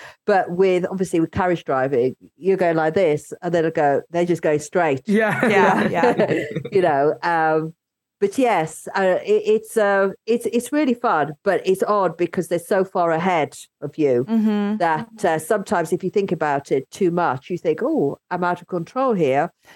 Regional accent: Yorkshire and the Humber, United Kingdom; I grew up back in the day, I was adopted basically, and I was brought up in Yorkshire, and with white parents who are amazing. But the where I was living, this tiny village, I was the only kid of color

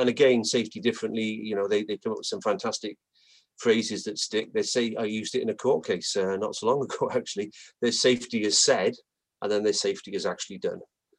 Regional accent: Wales, United Kingdom; And as a Welshman, this kind of resonates with me.

